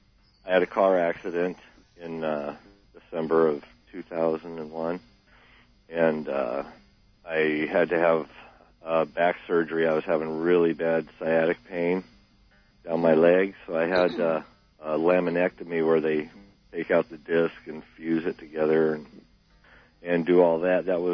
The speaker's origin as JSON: {"language": "English", "town": "Costa Mesa", "region": "California", "country": "United States", "said": "Yeah, I'm from Costa Mesa."}